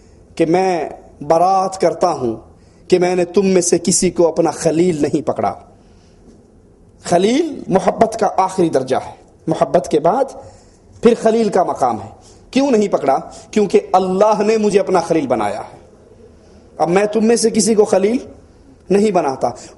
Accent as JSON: {"language": "Urdu", "town": "Abdul Hakim", "region": "Punjab", "country": "Pakistan", "tie": "born or raised there", "said": "میرے گاؤں میں عبدالحکیم سے باہر نکلو تو وہاں پر دربار ہے پیر دڑکی شاہ."}